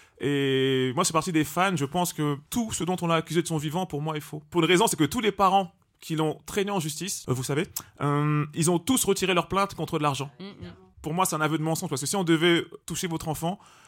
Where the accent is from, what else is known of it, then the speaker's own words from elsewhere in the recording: Villiers-le-Bel, Île-de-France, France; moi je viens de Villiers, c'est collé à Sarcelles.